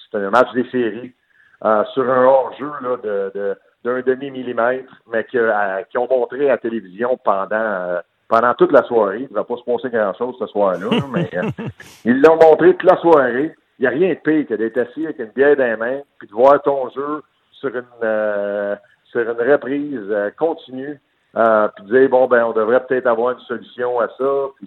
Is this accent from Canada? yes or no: yes; Verdun, Quebec, Canada; On a grandi ensemble à Verdun. Lui, c'est à 6e avenue, moi c'est à 5e.